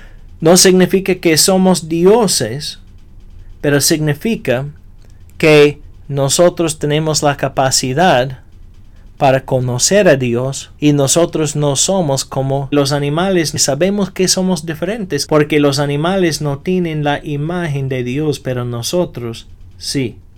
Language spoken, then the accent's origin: Spanish; United States; yo soy de los Estados Unidos, y cuando voy a otros países, mi meta no debe ser para instruir a las personas cómo vivir como las personas en los Estados Unidos viven